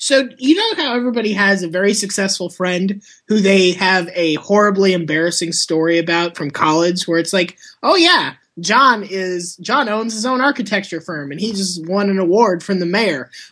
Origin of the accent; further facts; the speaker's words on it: Florida, United States; Did I mention I'm from Florida?